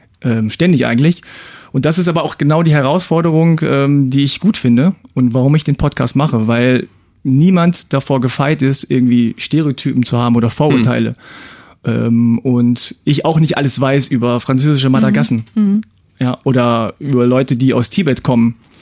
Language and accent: German; Hanover, Lower Saxony, Germany; ich bin ganz normal aufgewachsen in einer deutschen Vorstadt bei Hannover, in eine deutsche Schule gegangen, Kindergarten, all das ganz normal und sehe aber halt anders aus, nämlich wie ein Koreaner.